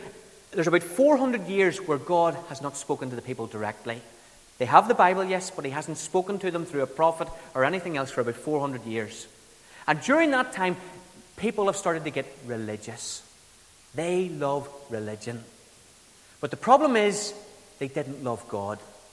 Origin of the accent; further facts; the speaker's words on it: Kilkenny, County Kilkenny, Ireland; Now, I grew up in Kilkenny in the south of Ireland